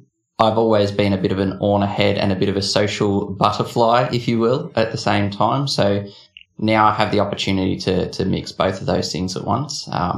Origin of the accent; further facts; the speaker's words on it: Australia; I come all the way from Australia via the power of a way vessel.